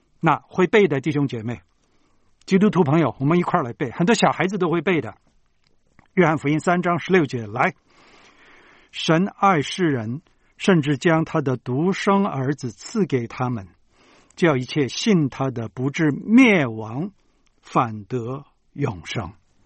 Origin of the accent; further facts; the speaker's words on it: China; 像我们中国人种大葱也好啊